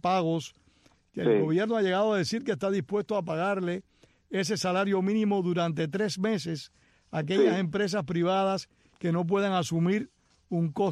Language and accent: Spanish; Cuba; Bueno, yo como cubano nunca pensé que eso podía ocurrir.